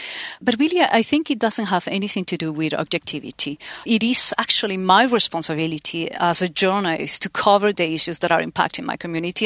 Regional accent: Peru; And I'm from Peru. I was born in Peru.

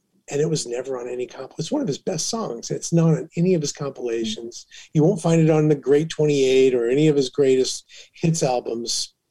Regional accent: Carbon Cliff, Illinois, United States; also born or lived in East Moline; Well, I'm the closest town you can call my hometown from is East Moline, Illinois, and it's the Quad Cities, the Davenport, Iowa, Moline, Illinois, and then I came from a town called Carbon Cliff

